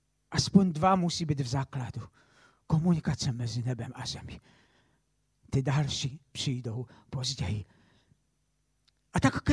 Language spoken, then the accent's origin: Czech; Moravian-Silesian Region, Czechia; Já pocházím ze Slezska, mám polské školy